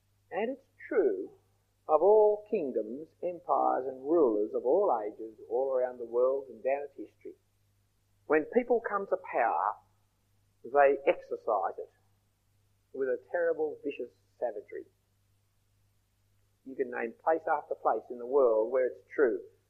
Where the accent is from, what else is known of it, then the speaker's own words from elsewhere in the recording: Australia; as a British citizen that I was raised here in Australia before they took our citizenship away from us